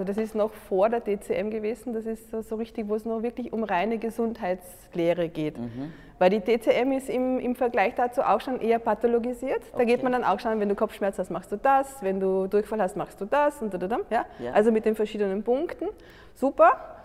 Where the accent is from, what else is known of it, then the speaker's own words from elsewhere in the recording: Carinthia, Austria; now in Vienna, Austria; Ursprünglich komme ich aus Kärnten und bin ganz in der Natur aufgewachsen und da auch die Liebe zur Natur entdeckt.